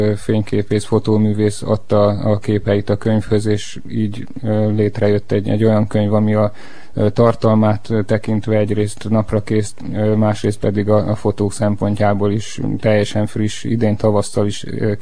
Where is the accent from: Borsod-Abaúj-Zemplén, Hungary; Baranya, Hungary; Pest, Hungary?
Baranya, Hungary; Pécs; és hát pécsiként természetesen igen sok fényképpel rendelkezem